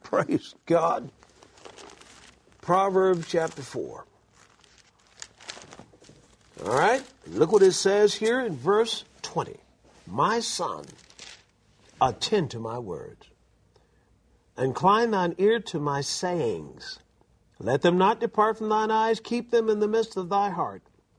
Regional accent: Alabama, United States; I was brought up in Alabama, and they had something called a black mulberry tree.

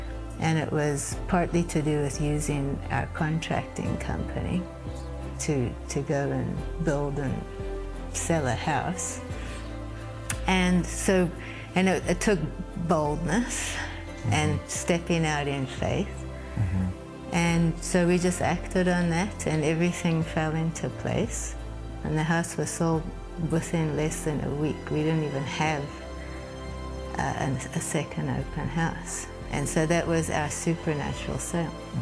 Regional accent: South Africa; moved away as an adult; now in Canada; He's Canadian, and I'm South African. And we had moved back to South Africa for a couple of years.

